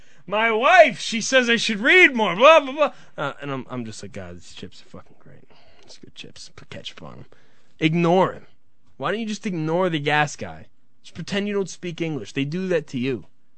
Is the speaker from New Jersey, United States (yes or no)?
yes; New Jersey, United States; This is different for some people because we're from New Jersey.